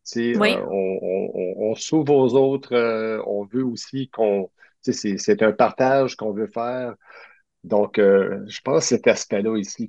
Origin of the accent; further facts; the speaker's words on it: Ontario, Canada; Et moi j'ai grandi en Ontario, dans un milieu essentiellement anglophone